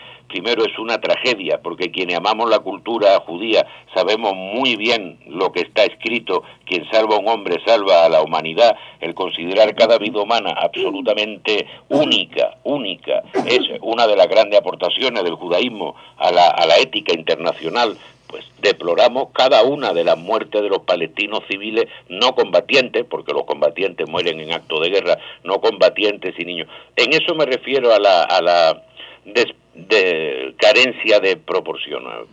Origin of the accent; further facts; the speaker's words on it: Tangier, Tanger-Tetouan-Al Hoceima, Morocco; moved away; yo recordaba que en mi infancia en Tánger